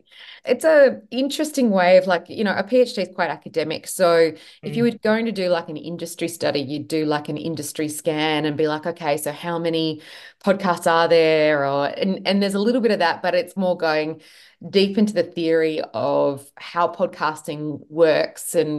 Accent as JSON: {"language": "English", "region": "New South Wales", "country": "Australia", "tie": "born or raised there", "said": "I didn't grow up in the country. I grew up in Western Sydney, so very different. I grew up near Penrith"}